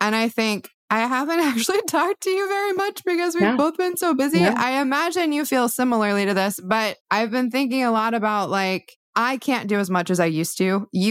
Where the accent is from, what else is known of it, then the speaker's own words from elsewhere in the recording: Newark, Delaware, United States; I went to my hometown local comic shop, which is Captain Blue Hens in Newark, Delaware